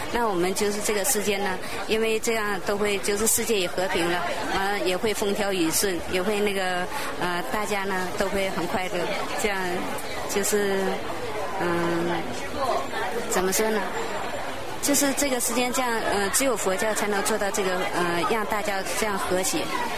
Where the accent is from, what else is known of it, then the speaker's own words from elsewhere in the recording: China; 是从中国。